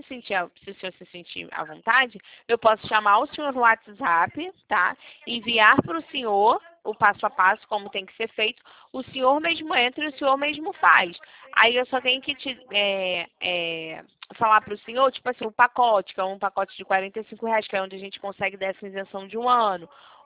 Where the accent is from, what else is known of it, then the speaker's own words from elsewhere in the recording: Rio de Janeiro, Brazil; Eu sou aqui do Rio